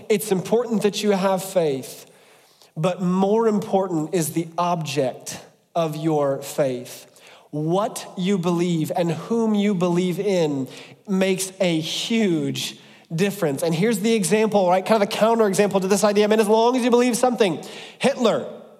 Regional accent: Ohio, United States; So I grew up in Southwest Ohio, and Southwest Ohio is nothing but farmland.

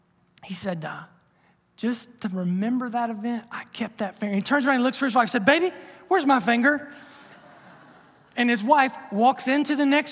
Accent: Ohio, United States; I'm from Southern Ohio, down on the river down there, and just north of Eastern Kentucky and Western West Virginia.

